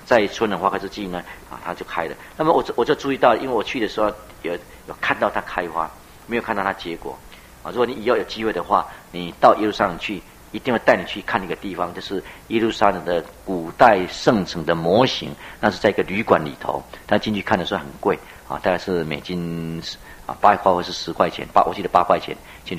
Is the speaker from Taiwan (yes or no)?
yes; Taiwan; 不像我们台湾人呢，吃水果很挑剔的